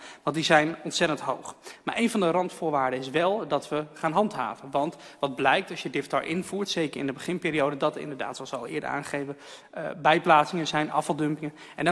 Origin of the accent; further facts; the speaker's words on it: Diever, Drenthe, Netherlands; now in Groningen, Netherlands; Ik ben opgegroeid in Diever in Drenthe en daar hadden we 2 containers, inmiddels zelfs 3 afvalcontainers. Inmiddels is het 2024 en ik woon in Groningen, in de Weijert